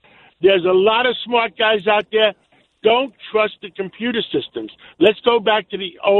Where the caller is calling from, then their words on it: New York, United States; and I'm driving in from Suffolk County